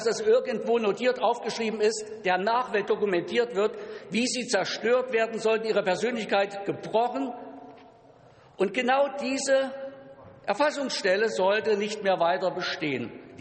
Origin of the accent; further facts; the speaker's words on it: East Germany, Germany; dass ich heute als Ostdeutscher zur Helmut Kohl, Bundeskanzler Helmut Kohl Stiftung reden darf.